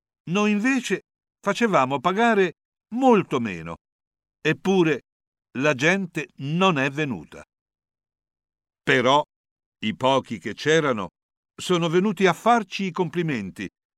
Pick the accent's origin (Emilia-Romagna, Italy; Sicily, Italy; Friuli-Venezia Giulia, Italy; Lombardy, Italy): Emilia-Romagna, Italy; Ferrara; born there; proprio qui a Ferrara, che io considero la mia terra, visto che sono nato qui.